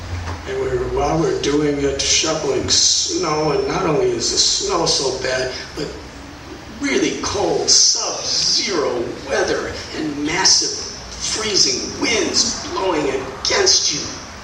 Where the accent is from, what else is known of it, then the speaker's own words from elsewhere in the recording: Chicago, Illinois, United States; I remember when Richard and Gary and I were growing up in Chicago in the winter time, in the 50s and 60s.